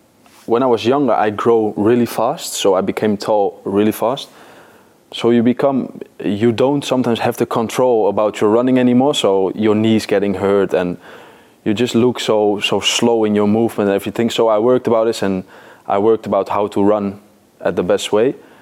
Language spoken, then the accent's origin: English; Germany; when I came from Germany